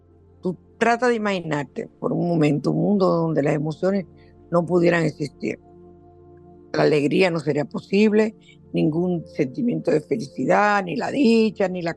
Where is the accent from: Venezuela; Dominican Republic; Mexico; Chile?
Dominican Republic; the south; en el sur nos criamos con pan, en el Cibao es que comen víveres, nosotros comemos pan de cena, desayuno.